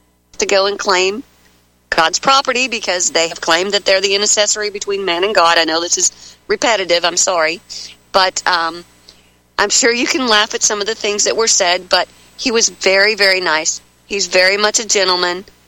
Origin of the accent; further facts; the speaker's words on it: Scotland, United Kingdom; But I'm Scottish, and we've got to find something to laugh about every time we do something.